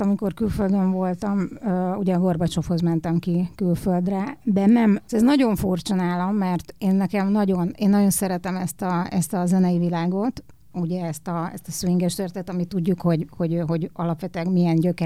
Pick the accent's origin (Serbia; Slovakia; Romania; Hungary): Hungary; hogyha én magyarnak születtem, annak oka